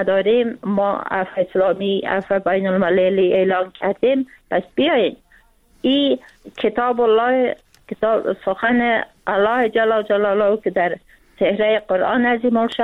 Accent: Afghanistan; خود من به عنوان یک فعال مدنی، به عنوان یک افغان

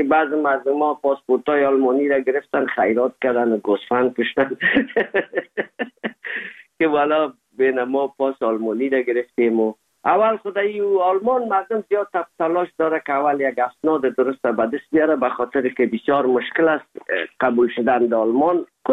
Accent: Afghanistan; now in Germany; زمانی که ما از افغانستان آمدیم

